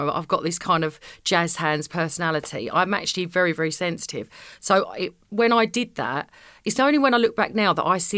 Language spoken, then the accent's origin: English; East of England, United Kingdom; I'm from Essex